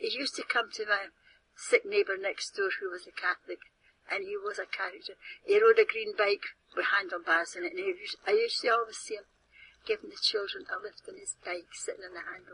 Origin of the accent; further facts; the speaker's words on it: Stoneyburn, Scotland, United Kingdom; Well, I was born in Stonyburn in a place called Ewan's Pub. It was a pub, but it was also a dwelling place.